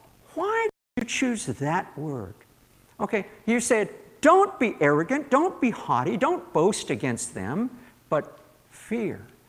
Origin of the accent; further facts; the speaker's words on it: Maryland, United States; I grew up, I spent some years growing up in Maryland, okay, in the 1950s and the early 1960s